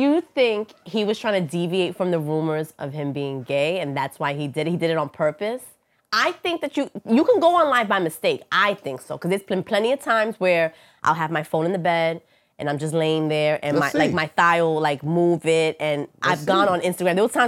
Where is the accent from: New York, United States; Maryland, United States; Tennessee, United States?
New York, United States; Bronx; I'm from the Bronx too.